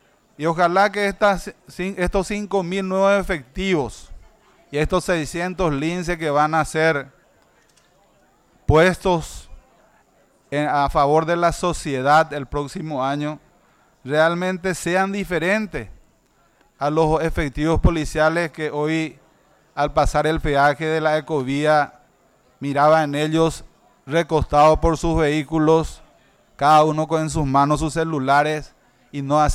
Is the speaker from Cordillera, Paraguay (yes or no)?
yes; Cordillera, Paraguay; Soy del departamento de Cordillera y ese hecho ha ocurrido en una ciudad del departamento de Cordillera